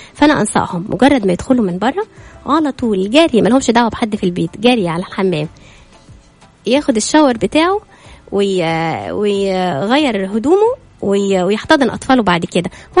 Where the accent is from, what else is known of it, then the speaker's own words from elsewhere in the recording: Egypt; زي ما بيقول عندنا في مصر, معرفش بيقولوها ايه بقى هنا